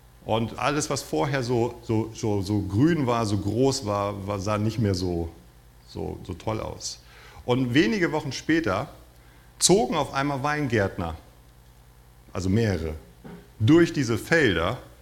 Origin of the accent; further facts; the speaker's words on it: Northern Germany, Germany; Ich habe keine Ahnung gehabt als Norddeutscher, ne?